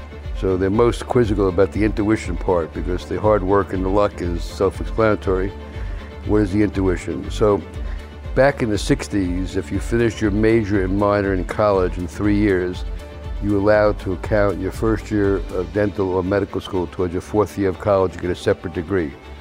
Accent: New York, United States; I grew up in Fort Apache.

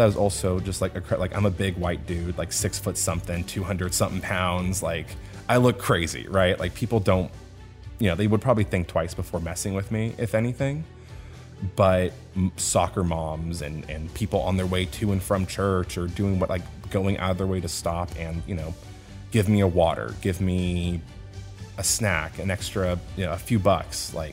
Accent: California, United States; when they hear I'm from California

